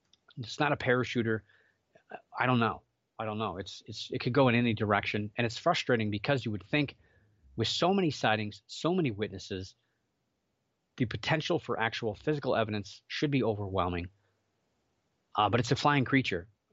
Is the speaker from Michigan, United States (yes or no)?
no; Ohio, United States; I want to mention that I live in Northeast Ohio. I grew up in Northeast Ohio, and we're home of the Goodyear blimp, and it's based out of Akron for Goodyear.